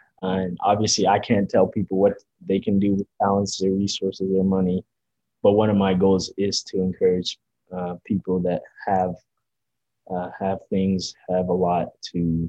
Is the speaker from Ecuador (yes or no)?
no; Uganda; I realized the power of capital from a very young age growing up in Uganda.